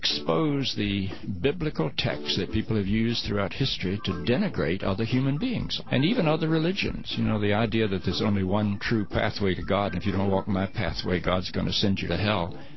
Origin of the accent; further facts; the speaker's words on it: Southern US, United States; When I look at the South, and I grew up in the South, I grew up in an evangelical fundamentalist church in the South.